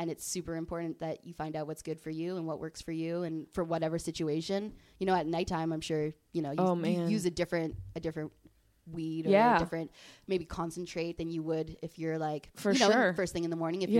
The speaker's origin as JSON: {"language": "English", "country": "Canada", "said": "We're from Canada."}